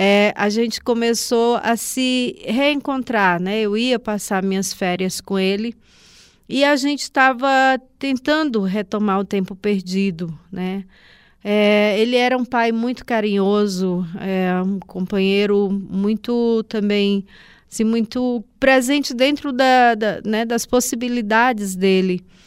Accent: Rio Branco, Acre, Brazil; como eu fui criada em Rio Branco, né, estudava em Rio Branco

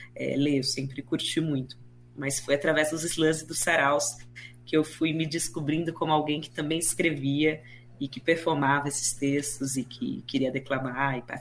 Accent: Ribeirão Preto, São Paulo, Brazil; Eu venho de Ribeirão Preto, né, que é uma cidade muito quente.

